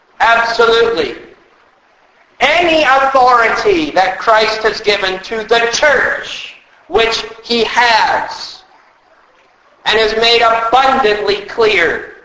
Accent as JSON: {"language": "English", "country": "United States", "lives_now": "Canada", "said": "Since we're in Canada and I'm an American, I can bash on the U.S., so I will."}